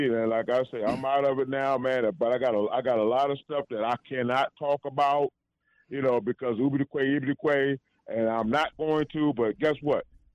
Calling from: Washington, District of Columbia, United States; from D.C.

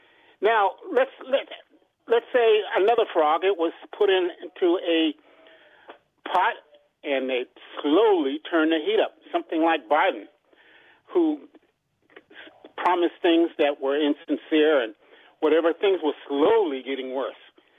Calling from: Upper Marlboro, Maryland, United States; from Upper Marlboro, Maryland.

